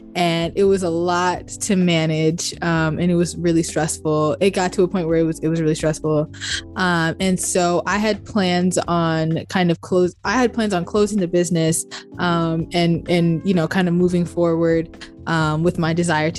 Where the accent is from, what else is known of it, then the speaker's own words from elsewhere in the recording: Baltimore, Maryland, United States; And I grew up in Baltimore, Maryland. So in Maryland, lacrosse is a big thing.